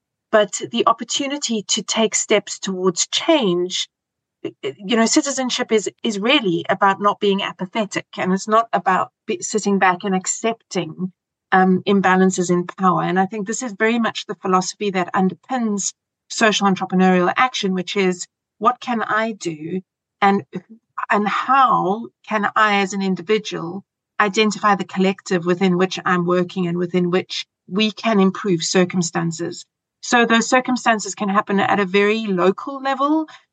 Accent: South Africa; I'm South African.

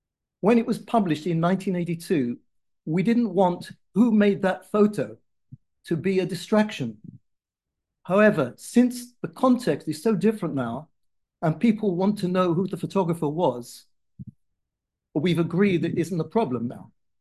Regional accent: London, United Kingdom; well, I'm from London.

